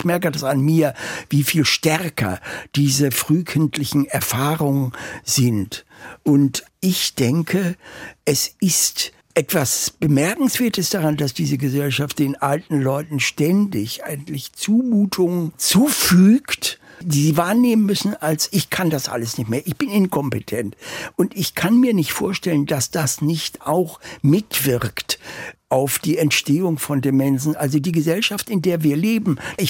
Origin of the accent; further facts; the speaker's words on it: Hamburg, Germany; born there; Ich bin 1939 in Hamburg geboren.